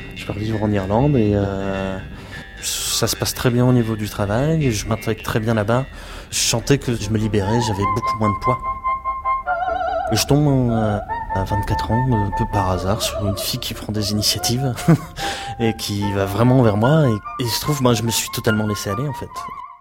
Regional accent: Douai, Hauts-de-France, France; J'ai grandi à Douai

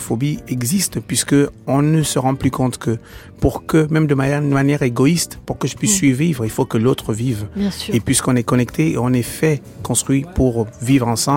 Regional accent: Cameroon; mais également pouvoir nous aujourd'hui en tant que Camerounais, rentrer réellement en contact avec notre histoire

